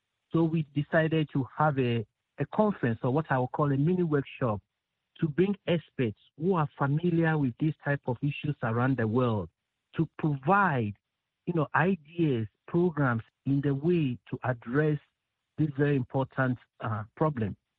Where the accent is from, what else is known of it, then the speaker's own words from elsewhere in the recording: Accra, Greater Accra, Ghana; I grew up in Accra. Most of I grew up in Jamestown, so I really knew the problem.